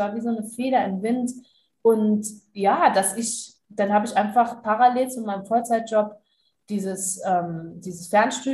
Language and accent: German; Trier, Rhineland-Palatinate, Germany; ich war auf der Autofahrt nach Trier, also in meiner Heimat